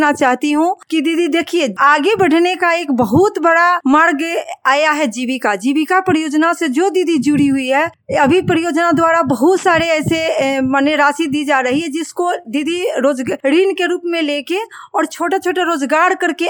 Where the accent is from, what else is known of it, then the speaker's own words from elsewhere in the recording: India; और मैं अम्बारा पंचायत के रहने वाली हूँ